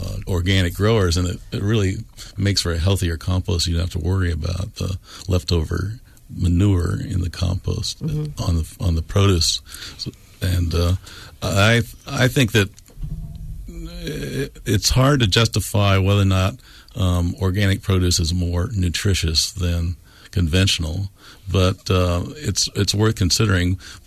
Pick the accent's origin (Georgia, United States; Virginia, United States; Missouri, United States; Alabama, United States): Missouri, United States; because farmers in the old days, where I grew up in Missouri, they taste the soil to figure out fertility